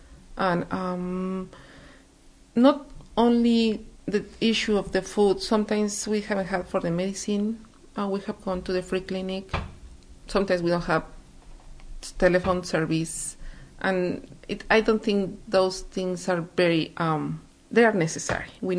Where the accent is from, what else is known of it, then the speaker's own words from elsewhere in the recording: Mexico; moved away; I am from Mexico, and I immigrated 8 years ago to government issues with my family and husband.